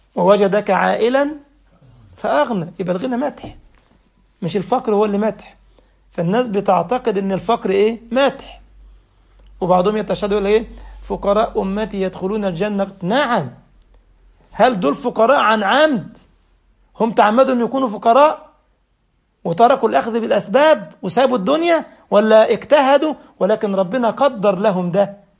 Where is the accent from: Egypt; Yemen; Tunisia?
Egypt; فالمهم انا راجع في ميناء السويس عندنا في مصر